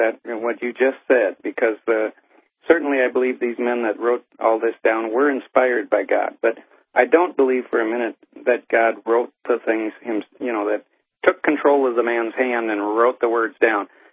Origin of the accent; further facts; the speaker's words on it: United States; And my wife is Chinese, and I'm American. I grew up in English. She grew up speaking Chinese.